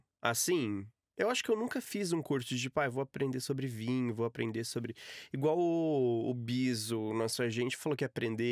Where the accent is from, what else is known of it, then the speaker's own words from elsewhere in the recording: Içara, Santa Catarina, Brazil; a cidade que eu nasci, eu morei em Içara pra sempre, depois, uhum, eu vim pra cá, mas eu mudei de um bairro pro outro.